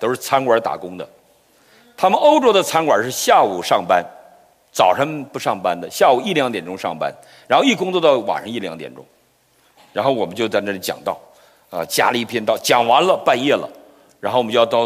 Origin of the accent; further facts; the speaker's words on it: Northeast China, China; 这浙江我觉得比我们东北人会教导